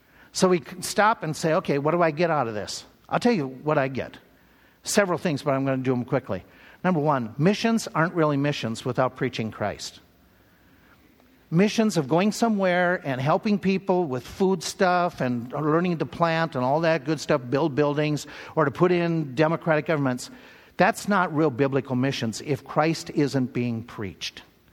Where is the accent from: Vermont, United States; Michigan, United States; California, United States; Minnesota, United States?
Minnesota, United States; I grew up in Minnesota, but they grew up in a strong, small-town Catholic community.